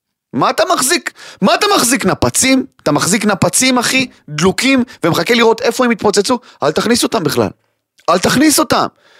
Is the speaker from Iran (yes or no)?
no; Kiryat Arba, West Bank, Palestine; אני גדלתי בקריית ארבע, סבבה?